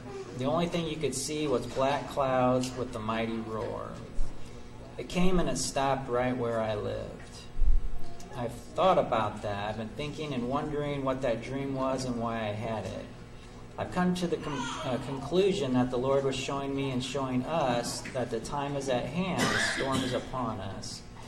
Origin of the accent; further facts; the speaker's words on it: Lake Michigan, United States; also born or lived in Milwaukee, Wisconsin; I was raised on Lake Michigan, and I lived in Milwaukee, Wisconsin.